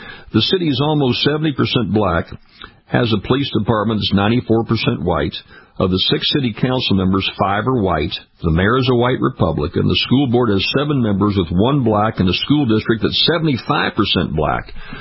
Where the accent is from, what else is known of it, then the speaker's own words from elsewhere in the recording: Louisiana, United States; from outside these states that happened in my home state of Louisiana, happened throughout the country.